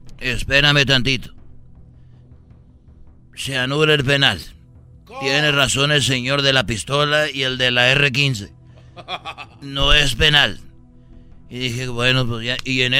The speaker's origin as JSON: {"language": "Spanish", "region": "Jalisco", "country": "Mexico", "said": "yo soy de Jalisco"}